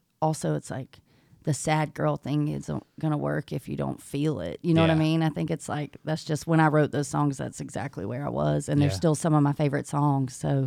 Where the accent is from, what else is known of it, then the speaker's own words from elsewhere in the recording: Sparta, Georgia, United States; So Cowboy Bill's is in Milledgeville, Georgia. I'm from Sparta, Georgia, which is like right down the road. And but there were no bars in where I grew up, so we'd all have to go to Milledgeville to...